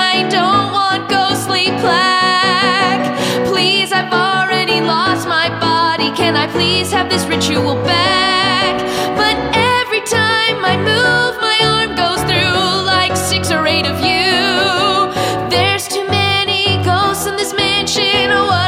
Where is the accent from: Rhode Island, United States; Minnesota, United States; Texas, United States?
Rhode Island, United States; Man, I am not used to the humidity. As you know, yes. I grew up in Rhode Island.